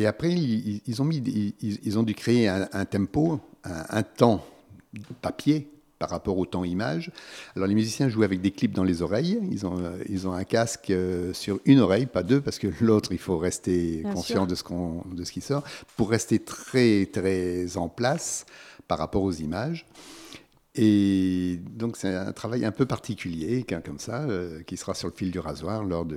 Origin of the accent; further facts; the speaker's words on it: Lille, Hauts-de-France, France; ma ville natale, Lille